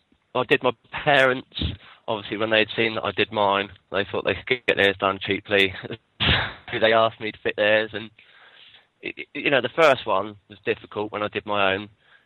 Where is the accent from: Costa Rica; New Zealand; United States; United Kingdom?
United Kingdom; Southampton, South East England; I'm from Southampton, and I'm doing plumbing, and I'm on my first week.